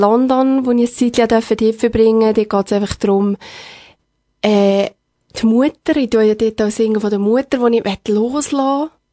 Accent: Willisau, Lucerne, Switzerland; also born or lived in France; ich bin auf dem Land aufgewachsen, wenn du das noch ein bisschen ansprechen willst, wie und wo, in Willisau. Und bin ich, denke ich, sehr zufrieden gewesen. Dann durfte ich noch ein bisschen in Frankreich verbringen. Bin dann wieder in die Schweiz gekommen.

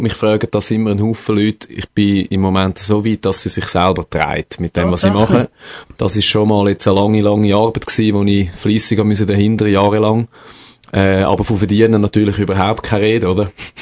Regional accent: St. Gallen, Switzerland; Ich bin eigentlich ein Country Boy, so wie es im Buch steht, als Buch St. Gallen aufgewachsen, das ist im schönen Rheintal. Inmitten von Feldern und Wäldern.

